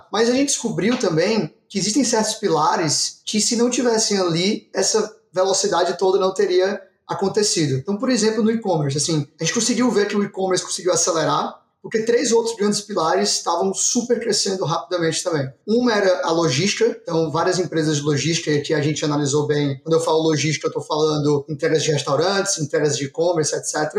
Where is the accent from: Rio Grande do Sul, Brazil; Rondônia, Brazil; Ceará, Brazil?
Ceará, Brazil; sou do Ceará, né? Como vocês já devem ter sabendo.